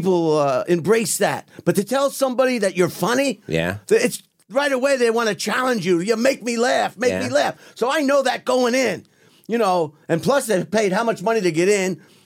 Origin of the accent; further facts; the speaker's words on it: Long Island, New York, United States; now in Los Angeles, United States; You know, I'm from Long Island.